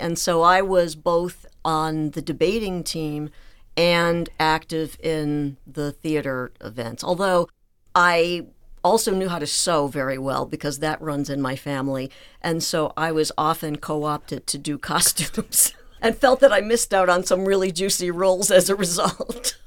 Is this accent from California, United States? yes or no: no; Scranton, Pennsylvania, United States; I was born and raised in Scranton, in right on the, almost on the line, in the Manuka section on Pittston Avenue. And that's where I grew up.